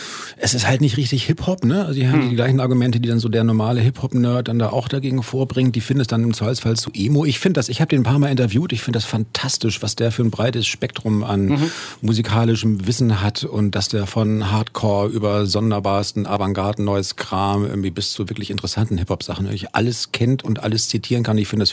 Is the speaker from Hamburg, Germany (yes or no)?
yes; Hamburg, Germany; nun komme ich ja aus Hamburg